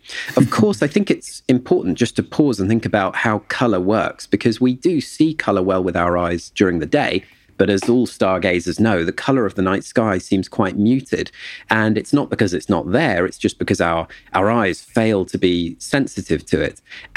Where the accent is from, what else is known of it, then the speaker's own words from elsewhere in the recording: Scotland, United Kingdom; I actually grew up for a part of my young life in a sort of unconnected fashion in the north of Inverness.